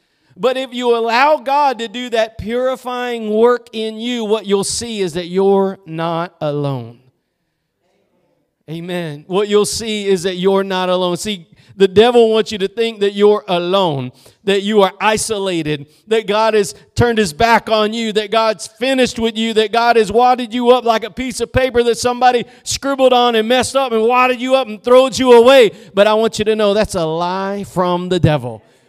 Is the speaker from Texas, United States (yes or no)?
yes; Texas, United States; I'm from Texas, I'm slow.